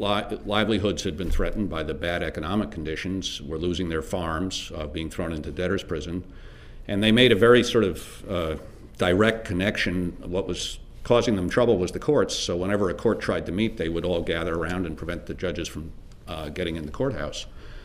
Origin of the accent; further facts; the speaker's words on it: Maryland, United States; My home state, Maryland